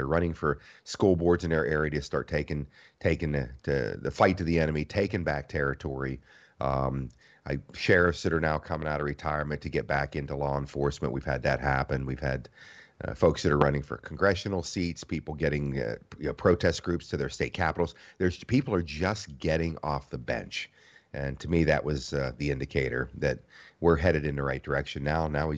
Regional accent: Pennsylvania, United States; I remember traveling back home to where I grew up in Pennsylvania.

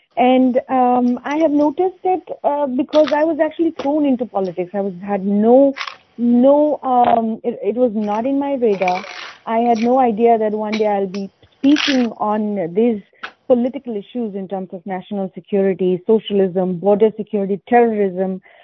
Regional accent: India; In fact, I come from India, and India was made into a socialist country back in 1976.

